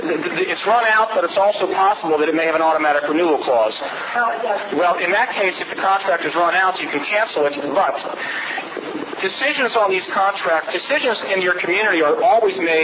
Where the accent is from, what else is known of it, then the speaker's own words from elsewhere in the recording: Cincinnati, Ohio, United States; I'm from Cincinnati. I've suffered longer than anybody.